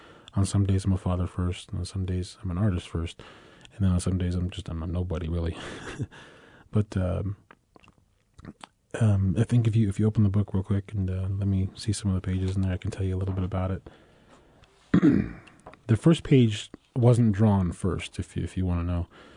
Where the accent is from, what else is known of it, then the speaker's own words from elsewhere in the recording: Navajo Nation, United States; It's sort of represents where I grew up and on the Navajo Reservation.